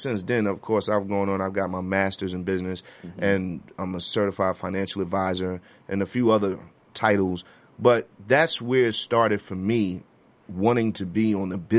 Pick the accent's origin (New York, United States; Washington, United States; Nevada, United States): New York, United States; Bronx; Me and my partner, Jamie O, when we grew up together in the Bronx, we were right in the heart